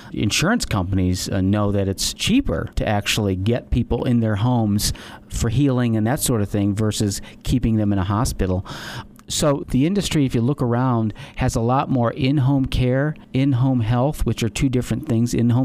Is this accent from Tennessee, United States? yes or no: no; Illinois, United States; I'm from Illinois. I'm from the Midwest.